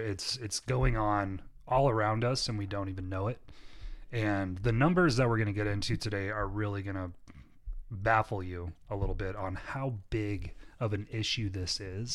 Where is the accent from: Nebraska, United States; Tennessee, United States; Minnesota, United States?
Nebraska, United States; Omaha; you know, we're from Omaha, Nebraska, and we're big Creighton fans.